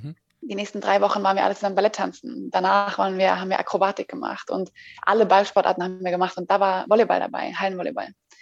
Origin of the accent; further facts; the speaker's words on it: Zurich, Switzerland; ich bin in der Schweiz geboren, ich bin Schweizerin, in Zürich und Amix rede ich auch die Schweizerdeutsch, weil es irgendwie mega Spaß macht.